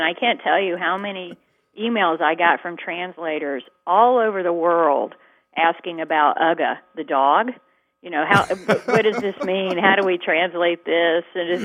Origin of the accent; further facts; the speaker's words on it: Georgia, United States; So, you know, that's my little gift to my home state.